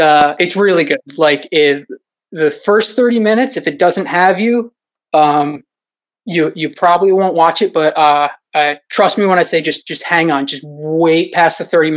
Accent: Poughkeepsie, New York, United States; I'm a freelance illustrator from Poughkeepsie, New York.

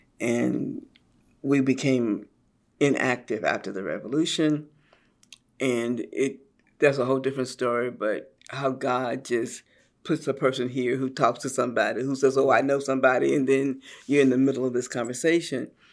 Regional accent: Tennessee, United States; born there; But it's also because I was born in Tennessee.

